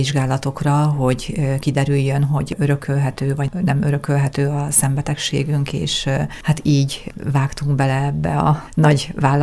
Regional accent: Debrecen, Hajdú-Bihar, Hungary; now in Nyíregyháza, Hungary; Én debreceni vagyok, Debrecenben teljesen egyedül.

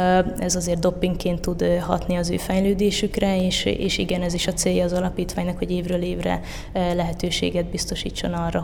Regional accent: Miskolc, Borsod-Abaúj-Zemplén, Hungary; én is miskolciként igyekszem nyitott szemmel is füllel járni a városba meg a környéket, de mégis mindig szembesülök valami újdonsággal, amit tud nekem nyújtani a szülővárosom

